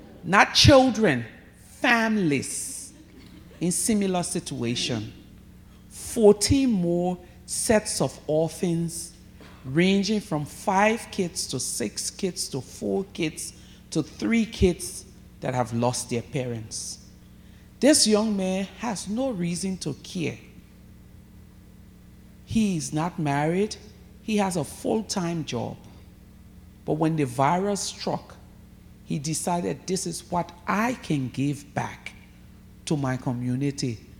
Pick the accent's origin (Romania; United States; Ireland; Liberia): Liberia; A taxi driver said, but as soon as he asked me, where are you from? I said, Liberia.